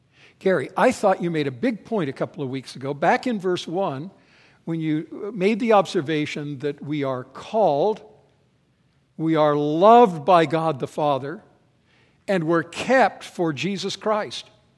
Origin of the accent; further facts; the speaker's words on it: Vancouver, British Columbia, Canada; I grew up in Vancouver, up in Canada, where it's rainy a lot of the time.